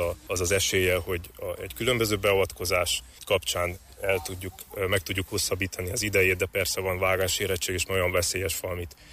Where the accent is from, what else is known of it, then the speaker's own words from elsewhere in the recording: Mezőpanit, Mureș County, Romania; moved away as an adult; also born or lived in Marosvásárhely; now in Budapest, Hungary; Mezőpanitban születtem, onnan jöttem, és Marosvásárhely és környékén tevékenykedek